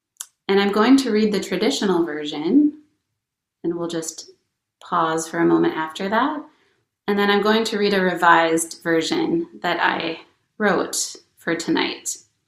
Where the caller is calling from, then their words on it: Rochester, Minnesota, United States; And I'm coming from Rochester, Minnesota. I used to live up in Minneapolis, and now I live down in Rochester.